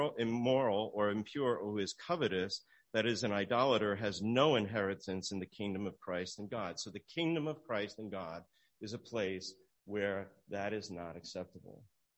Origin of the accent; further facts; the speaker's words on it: New Jersey, United States; When I was growing up in New Jersey, I went to school with kids who attended church